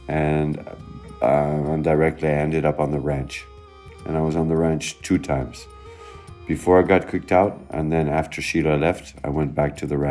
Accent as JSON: {"language": "English", "town": "Pune", "region": "Maharashtra", "country": "India", "tie": "born or raised there", "said": "I was brought up in Pune, in the ashram, and around Pune, at that time Pune was very small."}